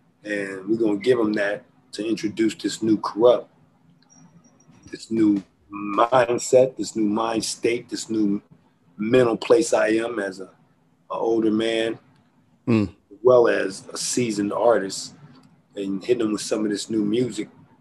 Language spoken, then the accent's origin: English; Philadelphia, Pennsylvania, United States; also born or lived in West Coast; And I'm from Philly.